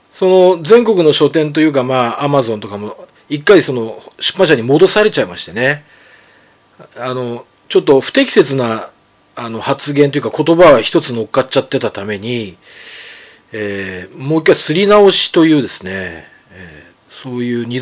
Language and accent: Japanese; Hokkaido, Japan; 北海道、私のふるさとの北海道が数年に一度の猛吹雪に襲われる